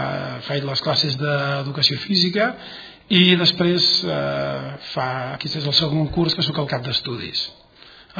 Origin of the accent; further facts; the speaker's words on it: Montblanc, Catalonia, Spain; Sí, vaig néixer a Montblanc l'any 1966.